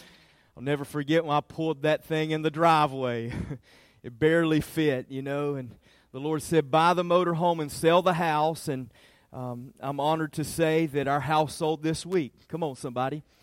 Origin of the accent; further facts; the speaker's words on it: Siler City, North Carolina, United States; I'm from Siler City.